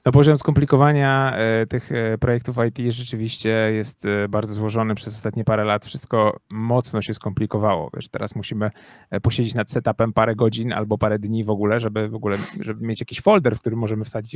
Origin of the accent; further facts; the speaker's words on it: Łódź, Łódź Voivodeship, Poland; now in Warsaw, Poland; No i jak przyjechałem do Warszawy, bo jestem z Łodzi